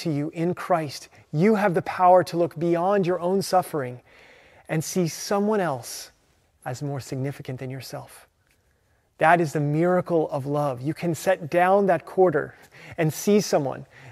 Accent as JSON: {"language": "English", "region": "Alabama", "country": "United States", "tie": "born or raised there", "said": "At the church I grew up at in Alabama, I had the privilege of getting to know a woman named Mrs. Ross."}